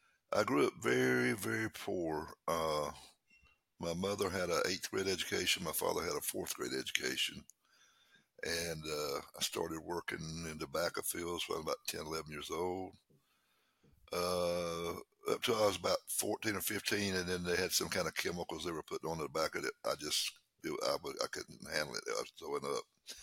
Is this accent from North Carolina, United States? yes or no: yes; North Carolina, United States; I'm from North Carolina, in the eastern part of the state.